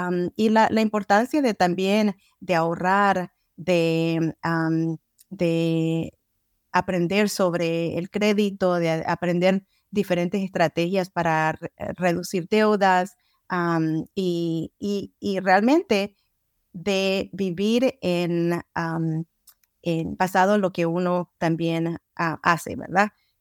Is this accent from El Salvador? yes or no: yes; El Salvador; yo no tuve la oportunidad de ir a la escuela en mi país, que soy originalmente salvadoreña, pero sí he tratado de mantener el idioma